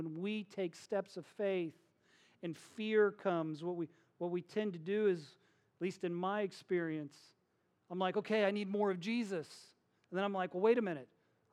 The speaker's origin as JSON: {"language": "English", "region": "Midwest", "country": "United States", "said": "I'm from the Midwest. We aren't dependent on anybody."}